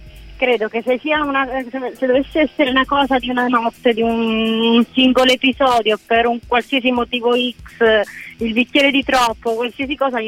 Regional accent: Calabria, Italy; No, sono calabrese.

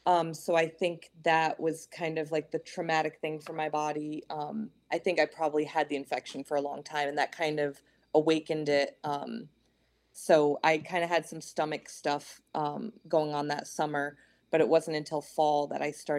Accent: East Coast, United States; You know, growing up on the East Coast, that's, you know, part of life is ticks and everything.

